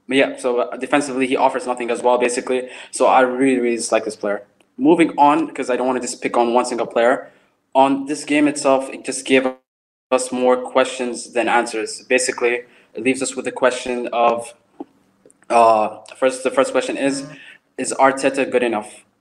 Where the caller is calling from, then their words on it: United Arab Emirates; I'm joining you from the UAE.